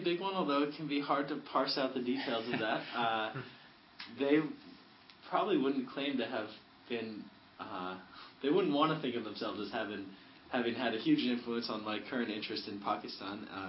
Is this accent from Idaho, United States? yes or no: no; Connecticut, United States; Sure. I grew up in Connecticut and spent my summer times in Maine.